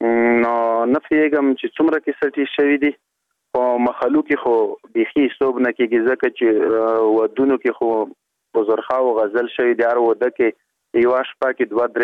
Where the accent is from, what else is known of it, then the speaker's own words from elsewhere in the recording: Matun, Khost, Afghanistan; زه د خوست ولایت دی متون یما په متون کې مده خل چینه کلی یما